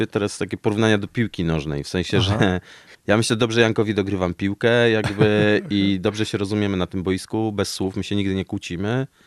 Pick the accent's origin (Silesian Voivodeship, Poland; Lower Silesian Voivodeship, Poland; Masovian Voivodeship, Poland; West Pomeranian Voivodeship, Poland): Masovian Voivodeship, Poland; born there; Niestety urodziłem się na Mazowszu, więc to dziwnie brzmi.